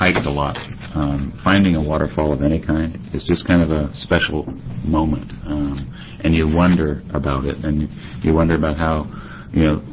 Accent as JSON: {"language": "English", "region": "Washington", "country": "United States", "tie": "born or raised there", "said": "I grew up in Northern Washington and have a number of relatives and good friends in different tribes there."}